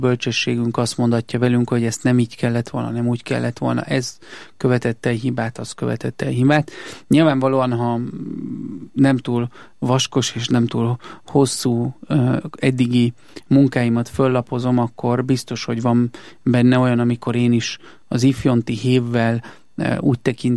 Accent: Körmend, Vas, Hungary; born there; Körmenden születtem, és ugye ott élt életének utolsó évtizedében Batthyány Boldog László, a szegények orvosa.

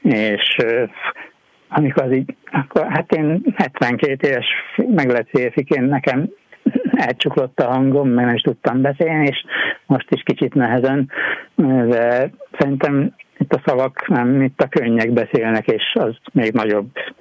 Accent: Székesfehérvár, Fejér, Hungary; Én mivel Székesfehérvárot nevelkedtem, úgyhogy ismerem a várost

